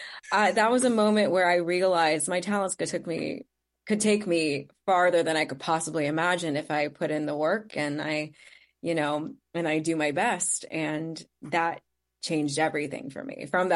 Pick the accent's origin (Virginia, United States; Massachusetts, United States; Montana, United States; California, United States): Virginia, United States; Chesapeake; moved away as an adult; I am originally from Chesapeake, Virginia. Yeah, so I'm a Virginia girl and I moved to New York for college.